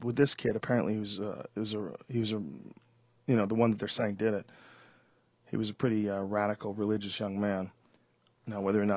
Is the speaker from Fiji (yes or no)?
no; Boston, Massachusetts, United States; now in California, United States; one of the things about Boston, about growing up in Boston, Boston is like a really they have a lot of ingenuity.